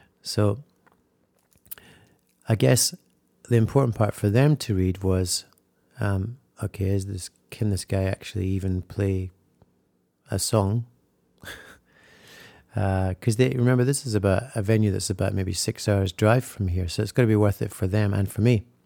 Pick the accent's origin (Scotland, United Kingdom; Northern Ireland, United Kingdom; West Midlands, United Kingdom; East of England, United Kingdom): Scotland, United Kingdom; They made a little friendly little friendly comment about me being a Scotsman.